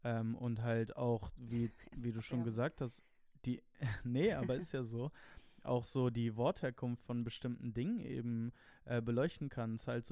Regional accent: Italy; ich spreche gerne über Italien und ich fühle mich auch italienisch oder ne, italienisch und deutsch.

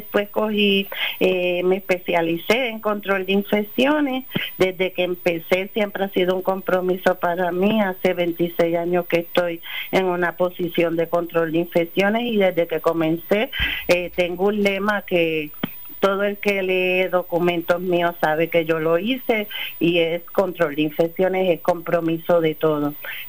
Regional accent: Ponce, Puerto Rico; Yo soy de Ponce.

